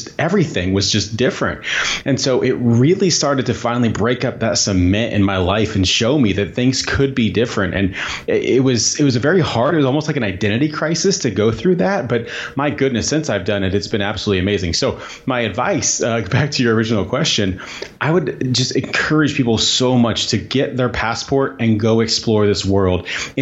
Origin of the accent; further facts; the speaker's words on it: Indiana, United States; Yeah, so I grew up in Southern Indiana, and if you don't know anything about Southern Indiana, it is, I'm going to be very clear, I love my childhood, but it's very backwards thinking.